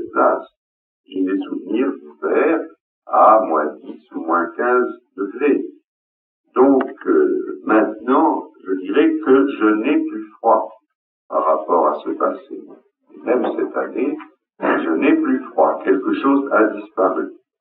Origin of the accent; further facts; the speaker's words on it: Bayonne, Nouvelle-Aquitaine, France; Personnellement, j'ai vécu les saisons. Par exemple, dans mon enfance, à Bayonne